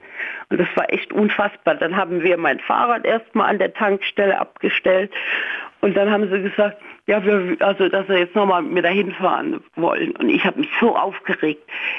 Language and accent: German; Rhineland-Palatinate, Germany; Ich bin in der Vorderpfalz aufgewachsen und war zu der Zeit öfter bei einer Freundin in Mannheim zu Besuch